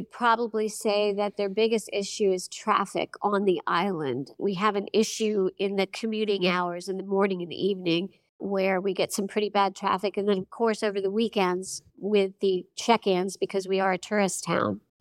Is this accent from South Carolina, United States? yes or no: yes; Hilton Head, South Carolina, United States; For one thing, I am a local. I grew up here on Hilton Head, and so I know this community very well. I raised my daughters here.